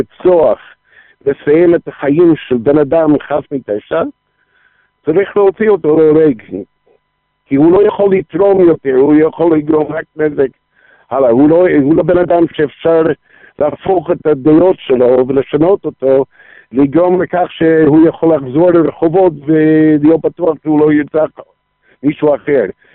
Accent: United States; Hebrew is a second language; now in Israel; לפי המבטא אתה יכול להבין שאני, המקור שלנו, אנחנו עלינו מארצות הברית

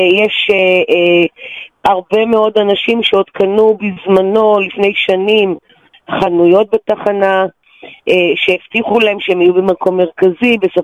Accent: Tel Aviv, Tel Aviv District, Israel; born there; אני גם נולדתי בשכונת נווה שאנן, אני מתגוררת בה גם היום

